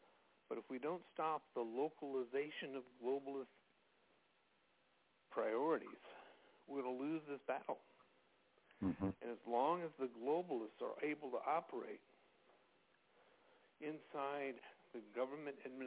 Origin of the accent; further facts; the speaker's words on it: Santa Cruz, California, United States; I recognized that in my hometown of, at the time, Santa Cruz, California, we were leaders